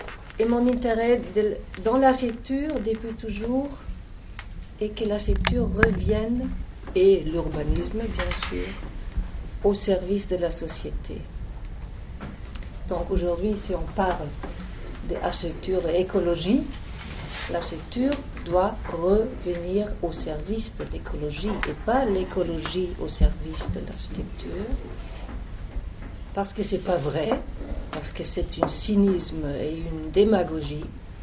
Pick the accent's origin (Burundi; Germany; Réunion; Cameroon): Germany; first language German; French is a second language; now in France; je ne suis pas d'ici, je suis allemande. Ma langue, merci, est la langue allemande.